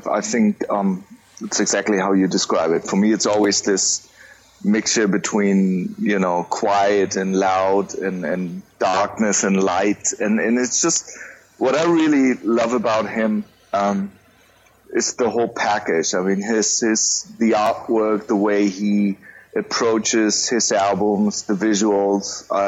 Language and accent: English; Germany; English is a second language; I'm from Germany, based in Munich.